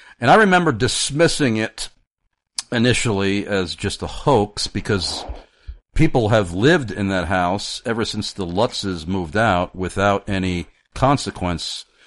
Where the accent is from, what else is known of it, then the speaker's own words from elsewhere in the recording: Amityville, New York, United States; I'm from Amityville, Long Island, by the way